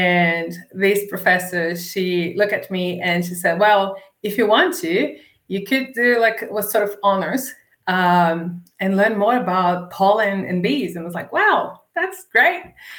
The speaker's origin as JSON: {"language": "English", "country": "Brazil", "moved": "as an adult", "lives_now": "Australia", "said": "Well, I'm from Brazil. I've been in Australia for 3 years now. I came to Australia to do my PhD."}